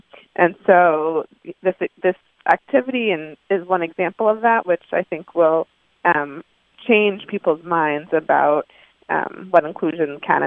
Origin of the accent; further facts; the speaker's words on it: Boston, Massachusetts, United States; Oh, I'm from Boston, Red Sox all the way.